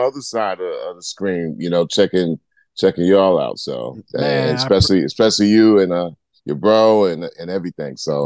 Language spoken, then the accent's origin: English; Long Island, New York, United States; I'm from Long Island. So I can't claim no Bronx.